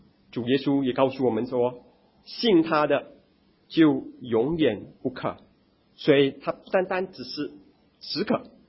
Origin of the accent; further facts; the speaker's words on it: China; 特别是我们中国人，我们谈到吃的时候，我们有自己吃的文化。